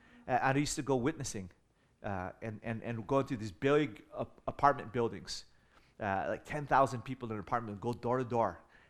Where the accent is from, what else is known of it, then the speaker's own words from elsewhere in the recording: United States; also born or lived in Hong Kong; I'm Chinese, but I'm born and raised in America, right?